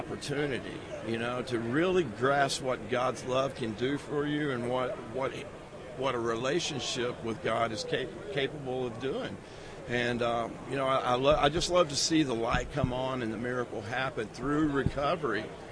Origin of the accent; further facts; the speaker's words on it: Texas, United States; I was raised Southern Baptist in the Bible Belt, you know, in East Texas.